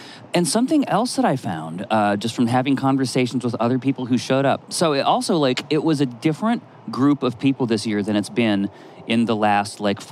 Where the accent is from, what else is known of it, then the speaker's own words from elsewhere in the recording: Vermont, United States; So I'm from New England, right? I'm from Vermont.